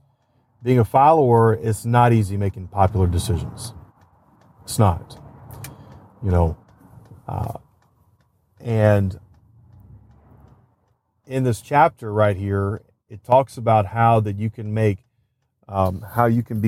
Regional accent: Atlanta, Georgia, United States; But I did not feel led to go back to Atlanta, even though that was where my hometown was at. That was where I'd grown up.

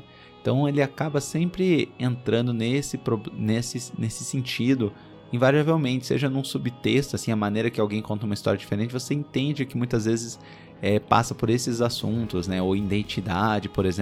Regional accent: Curitiba, Paraná, Brazil; Eu posso falar isso porque eu sou curitibano

